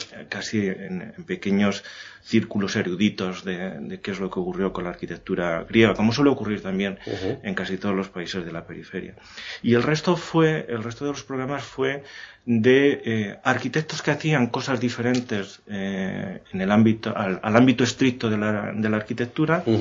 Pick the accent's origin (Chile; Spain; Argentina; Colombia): Spain; Madrid, Community of Madrid; yo que vengo de Madrid